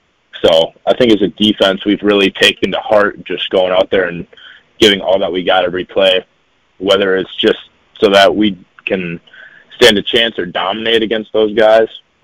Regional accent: Woodbury, Minnesota, United States; I'm from Woodbury, so that's only 15 minutes away.

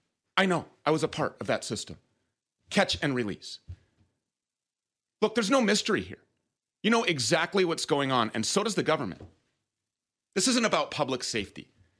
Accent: Minnesota, United States; The hemp is grown right here in my home state of Minnesota.

